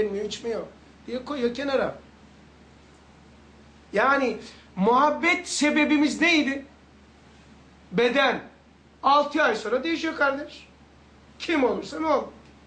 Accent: Black Sea Region, Turkey; Ben Karadenizliyim. Tahtadan evimiz vardı.

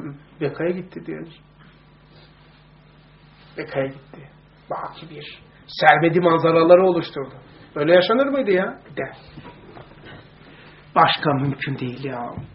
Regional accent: Black Sea Region, Turkey; born there; Daha yeni geldim bir şeyden. Karadeniz, doğduğum yerden, evin oralarda.

